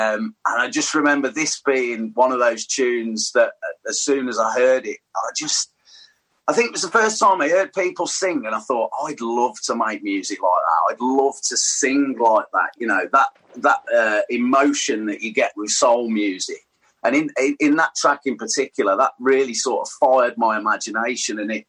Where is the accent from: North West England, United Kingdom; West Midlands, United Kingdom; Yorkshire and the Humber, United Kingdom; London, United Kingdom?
West Midlands, United Kingdom; Tamworth; So I grew up in Tamworth. So I was, all my family's from Birmingham, as you can probably gather from the dulcet tones, mate. So all my family's from Birmingham, Ward End and Acocks Green.